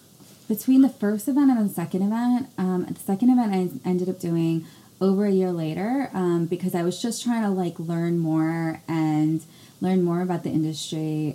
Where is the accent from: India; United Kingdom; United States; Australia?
United States; New Jersey; I actually wanted to have it in New Jersey, because I'm from New Jersey, I want to have an event here.